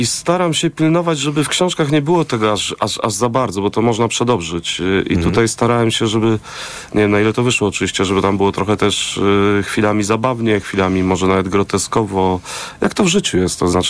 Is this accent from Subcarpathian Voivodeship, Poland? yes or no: no; Warsaw, Masovian Voivodeship, Poland; ja oczywiście jestem warszawiakiem i pewnie warszawskim pisarzem